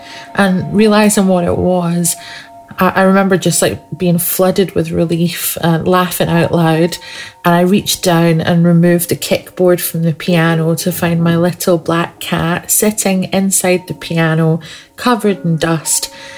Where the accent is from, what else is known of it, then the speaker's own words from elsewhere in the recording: Scotland, United Kingdom; Now, where I grew up in Scotland, we had quite a big living room with a comfy sofa